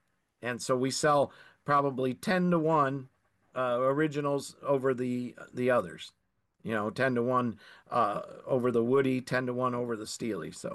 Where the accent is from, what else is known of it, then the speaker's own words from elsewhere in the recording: Marcellus, Michigan, United States; also born or lived in Indiana, United States; I grew up here in Marcellus, Michigan, this town where I live now, this house that I live in, that I'm sitting in right now when I'm talking to you.